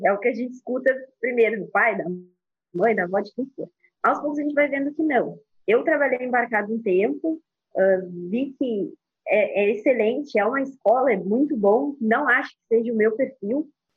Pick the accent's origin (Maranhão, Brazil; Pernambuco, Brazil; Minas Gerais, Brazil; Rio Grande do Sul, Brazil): Rio Grande do Sul, Brazil; Pelotas; now in Macaé, Brazil; Eu sou natural do Rio Grande do Sul, em Pelotas, onde eu fiz faculdade